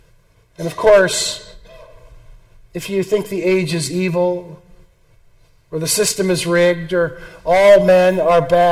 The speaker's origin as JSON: {"language": "English", "region": "Illinois", "country": "United States", "tie": "born or raised there", "said": "Growing up in Illinois, we had all of the Abraham Lincoln stories"}